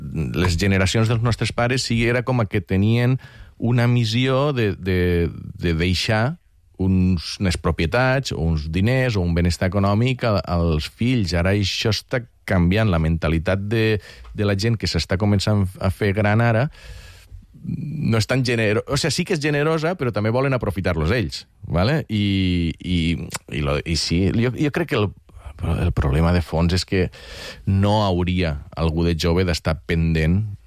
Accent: Catalonia, Spain; jo soc de les Terres de l'Ebre.

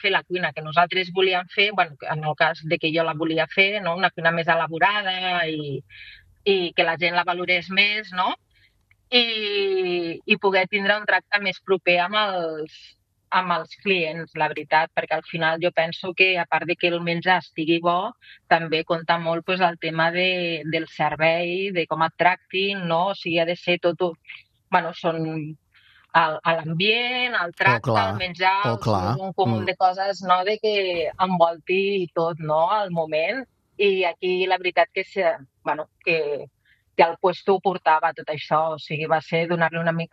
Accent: Sant Just Desvern, Catalonia, Spain; now in Organyà, Spain; nosaltres no som d'aquí, d'Organyà, portem 15 anys, però som de Sant Just.

